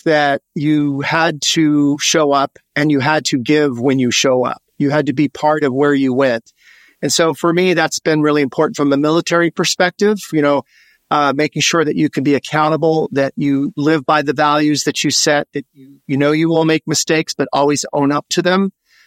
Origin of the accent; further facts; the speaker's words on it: Hawaii, United States; I grew up in Hawaii, as I said, but I grew up, all my friends were Pacific Islander, you know, Asian.